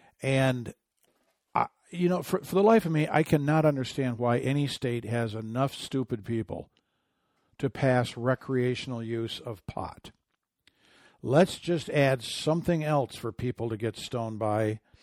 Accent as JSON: {"language": "English", "region": "Michigan", "country": "United States", "said": "My home state of Michigan."}